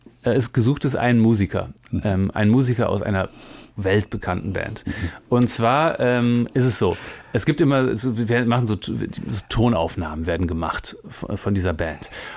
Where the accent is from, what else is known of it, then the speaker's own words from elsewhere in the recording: Cologne, North Rhine-Westphalia, Germany; Und ich bin auch nach wie vor sehr viel in Köln. Das ist einfach auch meine Heimatstadt. Ich bin da geboren.